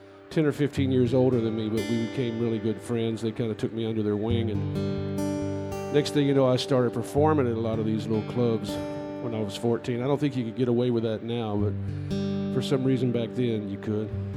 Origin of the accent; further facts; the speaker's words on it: Asheville, North Carolina, United States; I grew up in Asheville, North Carolina. It's a little town that looks a lot like this.